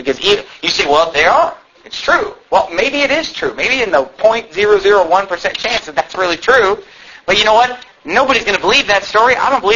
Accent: Sacramento, California, United States; in my church that I grew up in Sacramento

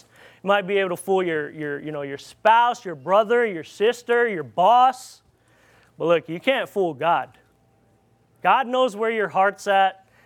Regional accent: Philippines; accent: Filipino; English is a second language; So I grew up in the Philippines, you know. I had to wake up and there's no lights because there's no electricity.

